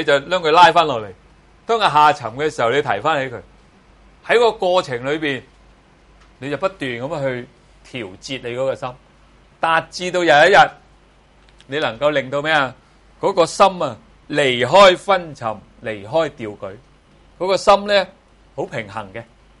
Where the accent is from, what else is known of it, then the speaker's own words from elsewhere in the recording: Guangdong, China; 调就是我们广东人说的调调揈那个调